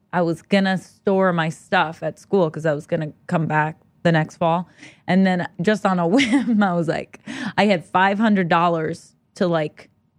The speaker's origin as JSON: {"language": "English", "town": "Los Angeles", "region": "California", "country": "United States", "tie": "born or raised there", "said": "I grew up in Los Angeles, California."}